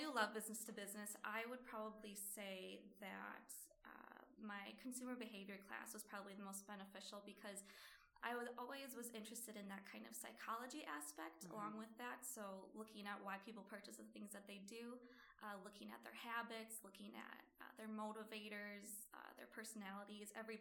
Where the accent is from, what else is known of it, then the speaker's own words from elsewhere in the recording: Hartford, Wisconsin, United States; So growing up in Hartford, Wisconsin, it's about 40 minutes away north from Milwaukee. I grew up in that kind of small town and came down to Milwaukee to always visit friends and family.